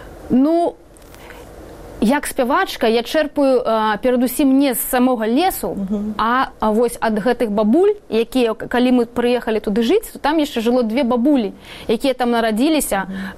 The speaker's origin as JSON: {"language": "Belarusian", "region": "Minsk", "country": "Belarus", "tie": "born or raised there", "said": "Я чалавек, які вырас у горадзе, я ўвогуле там нарадзілася ў Мінску і жыла там доўгі час. Пасля ў мяне былі яшчэ змяняла месцы жыхарства."}